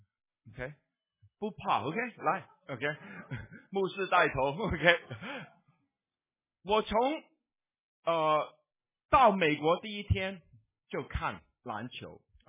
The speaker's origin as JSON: {"language": "Chinese", "country": "Hong Kong", "tie": "born or raised there", "said": "我香港长大的有很多土地公公，我到台湾的时候转一个弯又有一个地的神"}